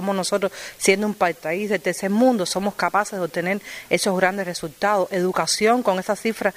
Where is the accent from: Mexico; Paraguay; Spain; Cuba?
Cuba; mis orígenes son humildes y gracias a la revolución he logrado tener lo que hoy como ciudadana cubana nosotros tenemos